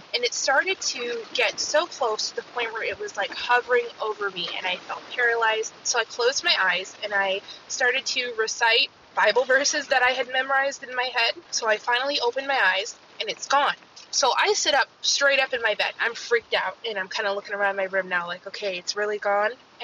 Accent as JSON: {"language": "English", "town": "Seattle", "region": "Washington", "country": "United States", "said": "I'm from Seattle, Washington."}